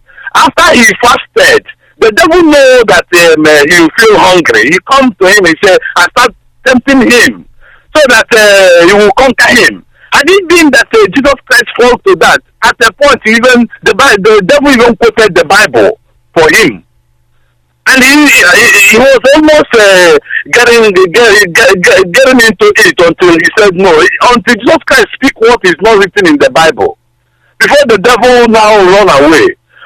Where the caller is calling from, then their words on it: Dublin, Leinster, Ireland; I'm calling from Dublin, Ireland.